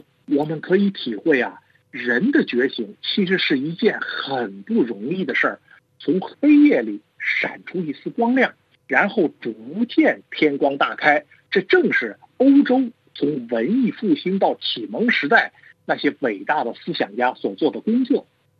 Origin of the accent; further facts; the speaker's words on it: China; 用我们中国人常说的话呢就是傻大姐